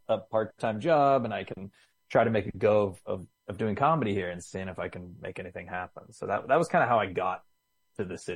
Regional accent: Cranberry Township, Pennsylvania, United States; Yeah, I am from a small town north of Pittsburgh called Cranberry Township. It is, it's like suburbs meets farmland meets chain restaurants and strip malls.

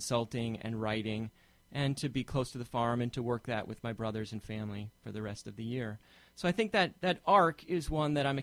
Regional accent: Hudson, New York, United States; And I'm a local guy. I went to Hudson High School. I was born here in Hudson, just up on the hill in Columbia Memorial. Went to Hudson High School here and worked my way through the public school system here

